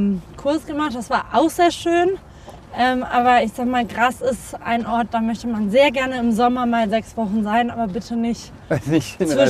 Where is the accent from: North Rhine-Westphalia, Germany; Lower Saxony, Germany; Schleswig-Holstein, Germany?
North Rhine-Westphalia, Germany; Cologne; Und ich bin in Köln aufgewachsen natürlich, habe hier Chemie studiert, dann bin ich ins Ausland mal 2 Jahre